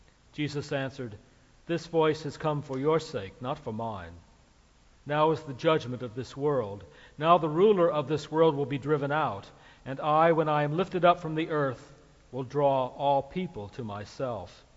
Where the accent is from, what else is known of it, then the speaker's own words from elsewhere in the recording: Ohio, United States; Now, this may be because I grew up in Ohio, or it could be an idiosyncrasy of those times